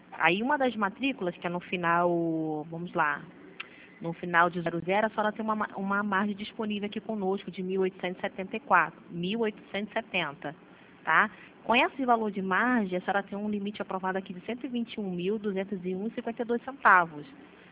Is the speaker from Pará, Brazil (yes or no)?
no; Rio de Janeiro, Brazil; Eu também sou de Madureira.